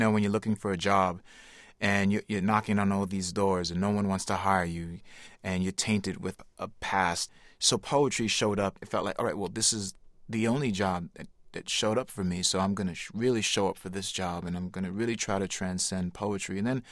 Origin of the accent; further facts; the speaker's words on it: New York City, New York, United States; Well, I'm a half-breed. You know, I'm Puerto Rican and Norwegian from descent, and I grew up born and raised in New York City, and I stood out amongst my friends in my community.